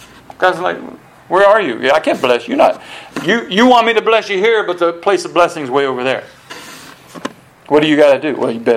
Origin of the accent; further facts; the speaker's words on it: United States; Well, I'm American. American, we enjoy freedom of speech, freedom of religion, all the...